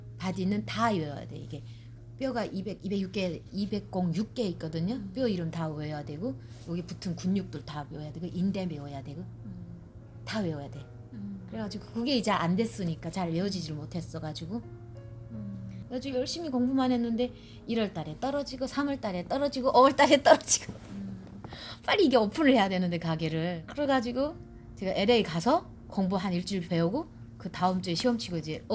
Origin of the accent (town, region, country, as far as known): North Korea; now in United States